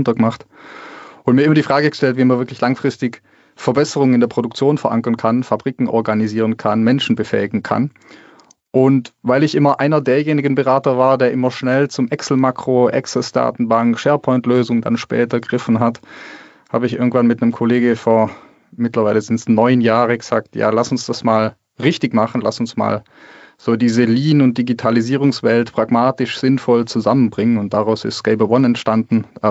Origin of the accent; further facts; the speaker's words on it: Baden-Württemberg, Germany; Ich komme ja so aus dem produzierenden Gewerbe und da bin ich aufgewachsen bei CWG. Das ist ein Präzisionsdrehteilehersteller auf der Schwäbischen Alb. Da komme ich gebürtig her.